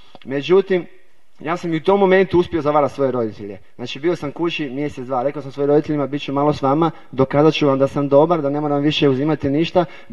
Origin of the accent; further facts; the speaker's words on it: Zagreb, City of Zagreb, Croatia; dolazim iz Zagreba.